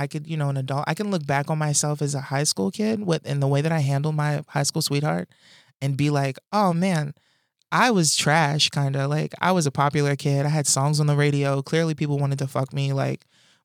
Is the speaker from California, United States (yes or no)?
no; New Jersey, United States; I came at it like, you know, I'm from Jersey, you know what I'm saying?